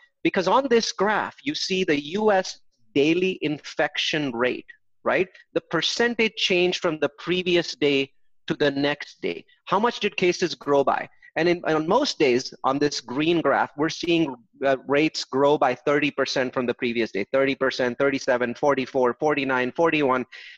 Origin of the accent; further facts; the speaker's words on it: California, United States; one state, California, my home state, had gone into shelter in place